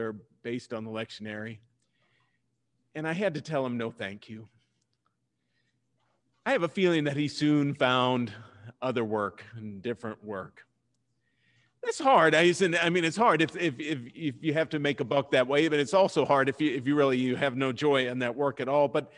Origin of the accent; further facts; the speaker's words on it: Missouri, United States; It's like, you know, I'm originally from Missouri. And we have the slogan, the Show Me State of Missouri.